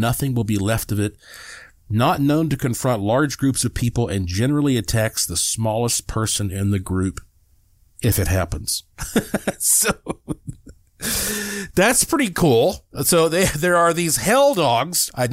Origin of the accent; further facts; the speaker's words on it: North Carolina, United States; I grew up exploring around Brown Mountain in North Carolina, the Linville Caverns, the Lost Sea.